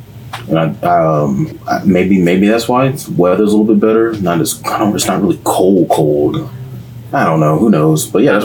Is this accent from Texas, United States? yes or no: yes; Mesquite, Texas, United States; And I'm from Mesquite.